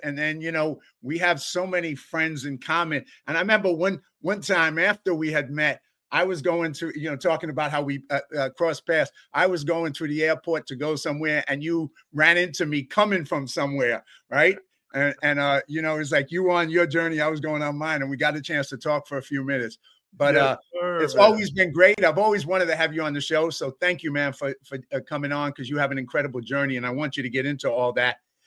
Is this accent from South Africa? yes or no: no; Bronx, New York, United States; I grew up in the South Bronx, was a very poor neighborhood. I dropped out of high school. I grew up in poverty.